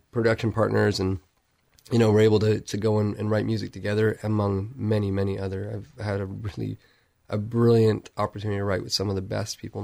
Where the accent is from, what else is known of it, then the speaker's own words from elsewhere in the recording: Canada; now in Germany; at the heart of me, I'm Canadian. So I mean, and plus, you know, my passport's Canadian